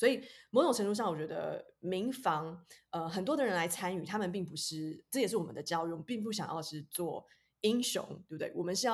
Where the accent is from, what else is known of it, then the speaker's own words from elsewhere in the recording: Taichung, Taiwan; 因为我是在台中长大